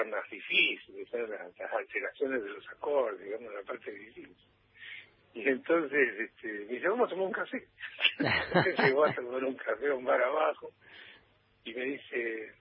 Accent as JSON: {"language": "Spanish", "region": "Santiago del Estero", "country": "Argentina", "lives_now": "Buenos Aires, Argentina", "said": "ellos dicen que yo no soy porteño, que yo soy santiagueño de Buenos Aires."}